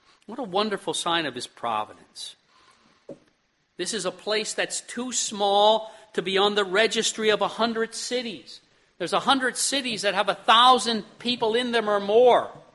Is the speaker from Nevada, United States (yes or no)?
no; Emmaus, Pennsylvania, United States; born there; I use it as an opportunity to glorify the fact that I was born in Emmaus, this stinky little town.